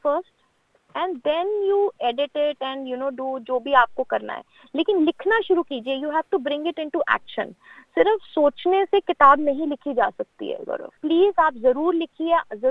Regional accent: Chandigarh, India; moved away as an adult; now in Australia; देखिए मैं इंडिया में चंडीगढ़ से हूँ और मैं ऑस्ट्रेलिया आई थी अपनी शादी के बाद इस कंट्री में।

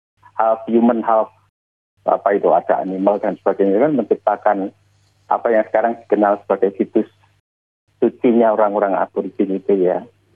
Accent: Java, Indonesia; saya asli Jawa

